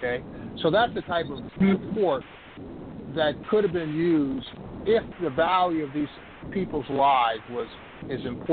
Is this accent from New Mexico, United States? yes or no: no; California, United States; I'm from California and they're from Puerto Rico.